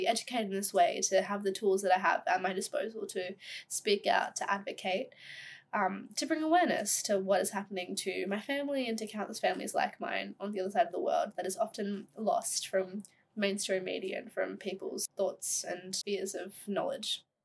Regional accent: India; born there; I'm 19 years old and I was born in India.

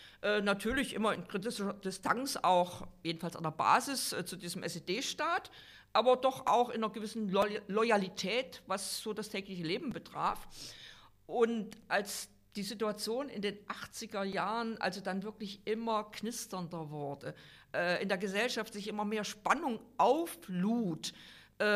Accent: Weimar, Thuringia, Germany; born there; ganz besonders meiner Geburtsstadt Weimar umzugehen.

